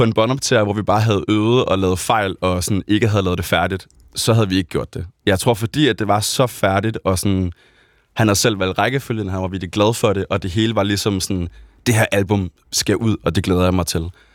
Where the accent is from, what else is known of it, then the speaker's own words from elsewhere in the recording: Odense, Region of Southern Denmark, Denmark; mødtes vi derhjemme i Odense, i mit barndomshjem